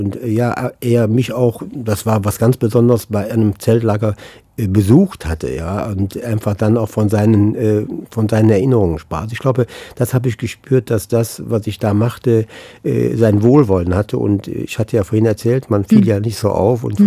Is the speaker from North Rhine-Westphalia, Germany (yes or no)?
yes; Neuss, North Rhine-Westphalia, Germany; die Jugendpflege in meiner Heimatstadt Neuss